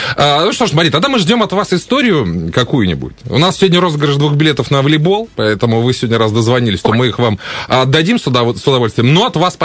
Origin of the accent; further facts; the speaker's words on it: Saint Petersburg, Russia; Я, как воспитанный молодой человек, как ленинградец, спрашивать у вас не буду.